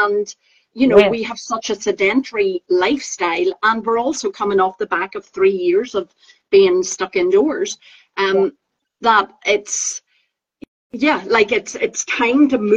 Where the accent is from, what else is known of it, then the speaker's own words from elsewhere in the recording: Northern Ireland, United Kingdom; now in Glasgow, United Kingdom; For those who don't know, I'm Northern Irish. I live just by that accent, but I live in Scotland. I live in Glasgow.